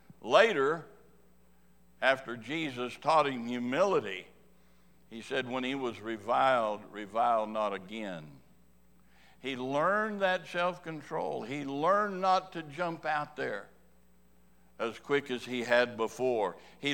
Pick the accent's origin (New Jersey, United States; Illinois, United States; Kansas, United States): Kansas, United States; I was born and raised in Kansas, and that's the only team we got around there